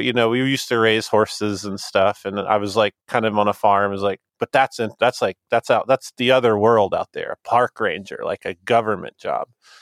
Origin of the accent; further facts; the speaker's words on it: Alabama, United States; Because I grew up in Northwest Alabama in a really small kind of rural farming area.